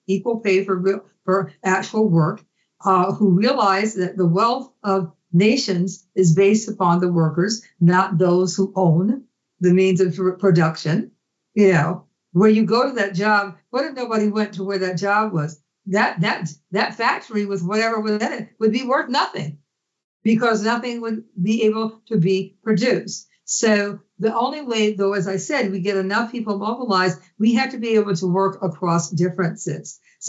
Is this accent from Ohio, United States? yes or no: yes; Cleveland, Ohio, United States; But do I build a politic based upon growing up in Cleveland, you know, as a twin, you know, on East 132nd Street?